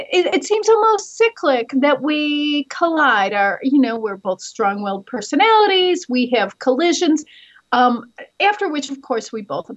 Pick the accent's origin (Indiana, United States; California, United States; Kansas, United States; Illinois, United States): Illinois, United States; Chicago; And listen, I'm from Chicago.